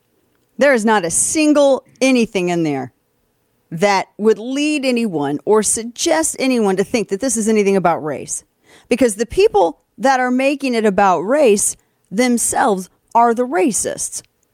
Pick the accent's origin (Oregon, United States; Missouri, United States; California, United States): Missouri, United States; The only thing that we have in common is we're both from Missouri and both our families are from Southern Missouri.